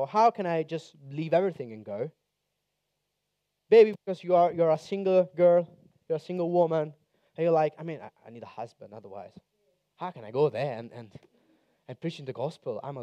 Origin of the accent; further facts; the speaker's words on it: Rome, Lazio, Italy; I come from Rome. My girlfriend is in Sicily right now.